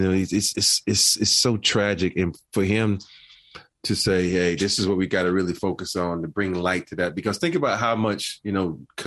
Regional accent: Hartford, Connecticut, United States; born there; Well, you know, since I was born in Hartford, I'm probably not even the same place

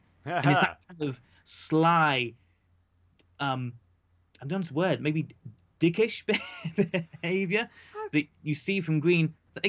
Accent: England, United Kingdom; I'm British too, duh. Yeah. I'll do the British way.

